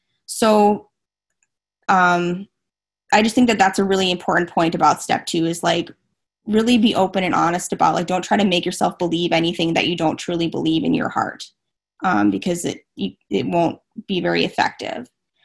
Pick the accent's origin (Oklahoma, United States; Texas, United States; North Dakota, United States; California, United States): North Dakota, United States; moved away as an adult; now in Boston, United States; I also moved, so I'm from North Dakota originally. Now I'm living in the Boston area. It's a crazy, like, different culture shock, and I'm very, very homesick.